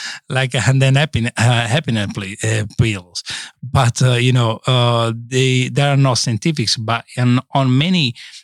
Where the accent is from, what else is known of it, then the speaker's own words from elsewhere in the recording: Montecastrilli, Umbria, Italy; moved away as an adult; now in United States; We are from Umbria, from a lovely village called Monte Castrilli, near Todi, in our north of Rome, you know, and was born there. The company was born there, and I came here in 1999.